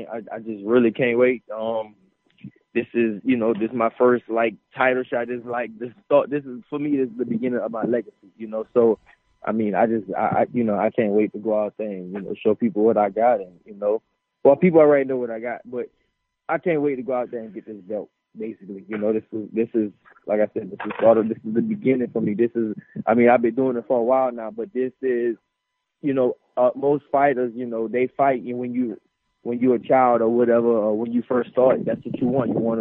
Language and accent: English; New Orleans, Louisiana, United States; now in Houston, United States; I live in Houston right now. I'm from New Orleans